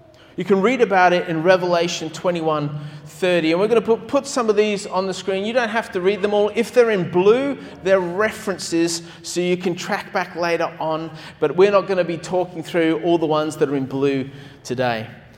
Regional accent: London, United Kingdom; born there; I was born in London. Spent a lot of time in London over the years

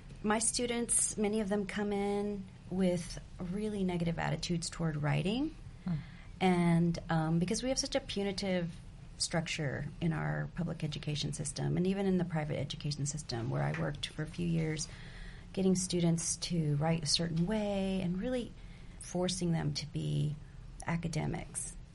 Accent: San Antonio, Texas, United States; also born or lived in Mexico; Well, I was born in Mexico, and so I grew up here in San Antonio since I was a little girl.

